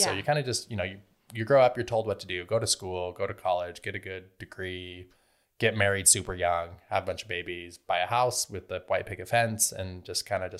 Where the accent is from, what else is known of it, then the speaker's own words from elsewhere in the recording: Salt Lake City, Utah, United States; So I grew up in Salt Lake City, Utah, grew up Mormon.